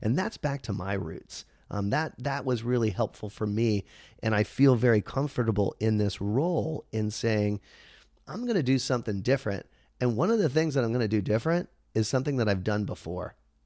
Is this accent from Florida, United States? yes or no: yes; Orlando, Florida, United States; And I worked at Disney. I grew up in Orlando. I drove a freaking monorail.